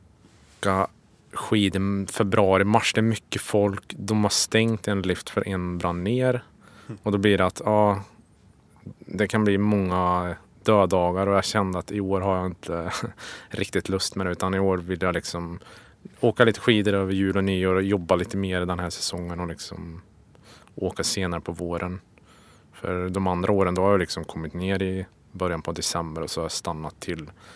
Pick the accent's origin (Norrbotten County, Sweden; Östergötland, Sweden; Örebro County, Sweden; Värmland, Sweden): Värmland, Sweden; Skoghall; Jag kommer från Hammarö Skoghall. Det ligger utanför Karlstad, söder om Karlstad.